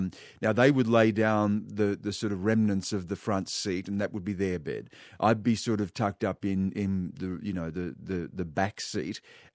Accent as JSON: {"language": "English", "town": "Griffith", "region": "New South Wales", "country": "Australia", "tie": "born there", "said": "I grew up everywhere. I was born in Griffith in New South Wales in 1963. My father, that was basically where my father was from. He was from the Wiradjuri people, central western New South Wales. My mother was a Gumilaroi woman from Coonabarabran."}